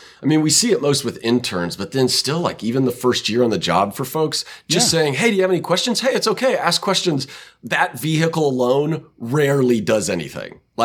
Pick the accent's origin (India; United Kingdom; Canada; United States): United States; Knoxville, Tennessee; I was a Navy brat, so I moved all over. But by the time I was 10, I was in Knoxville. And so I was there. Then I went to school in West Tennessee at Freed Hardeman University